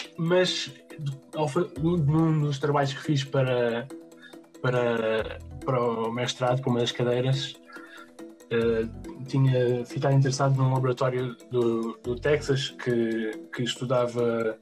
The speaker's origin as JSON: {"language": "Portuguese", "town": "Estoril", "region": "Lisbon", "country": "Portugal", "said": "porque sou de Lisboa, do Estoril."}